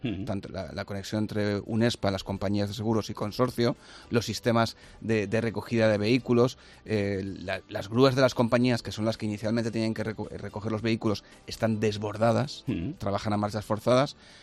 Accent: Valencian Community, Spain; Aquí todos los cuatro somos valencianos

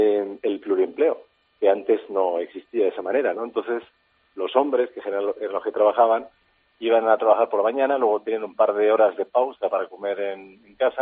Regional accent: Spain; A mí me gusta mucho el pan, además como español, pues... No podemos, parece que no podemos estar sin pan.

